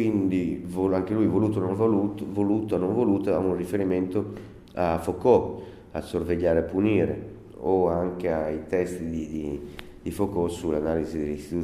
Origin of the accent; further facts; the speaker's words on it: Bologna, Emilia-Romagna, Italy; now in Rome, Italy; vivo in Italia, sono di Bologna, ma abito da tantissimo a Roma e ho vissuto anche molto all'estero